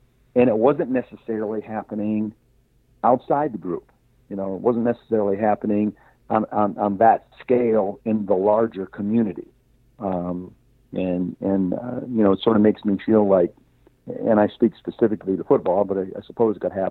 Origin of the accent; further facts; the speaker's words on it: Orrville, Ohio, United States; I grew up in Orville, Ohio, and you know, there was a measure of diversity there.